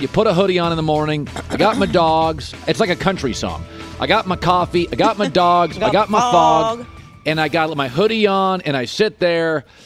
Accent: Pacific Northwest, United States; I get it. I understand that, but I'm from the Pacific Northwest. I need my fog and my coffee and my cool mornings.

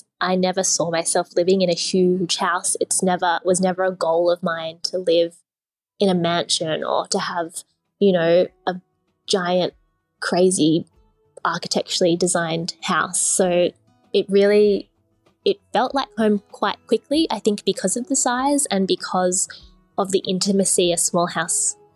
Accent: Sydney, New South Wales, Australia; I grew up in Sydney

